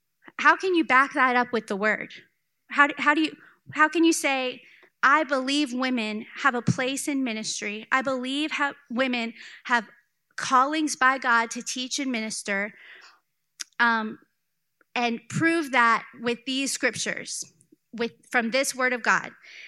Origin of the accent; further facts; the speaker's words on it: Live Oak, Florida, United States; I grew up in Live Oak, Florida. I went to Melody. It was Christian Center, then Melody Church now.